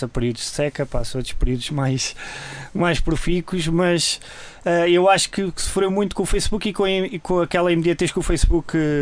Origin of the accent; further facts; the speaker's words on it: Grândola, Setúbal, Portugal; Pronto, eu venho do Alentejo, sou de Grândola, estou cá agora, estudei cá, entretanto voltei à terra agora.